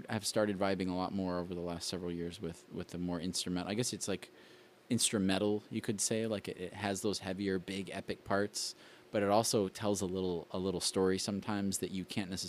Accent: California, United States; born there; moved away; also born or lived in Washington / Arizona / Illinois; And then before that, Arizona. Before that, I was born in California.

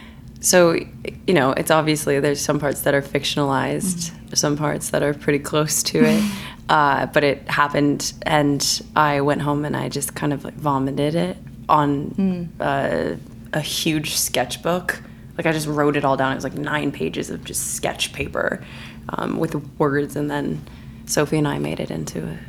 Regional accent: Claremont, California, United States; I'm originally from Claremont, California.

